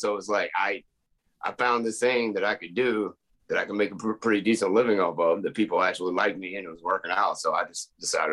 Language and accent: English; the South, United States; born there; accent: Southern; I mean, I can do the Southern accent, but I was born in the South.